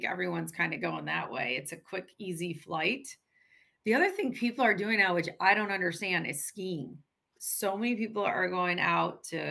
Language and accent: English; Michigan, United States; So this is new to me growing up in Michigan.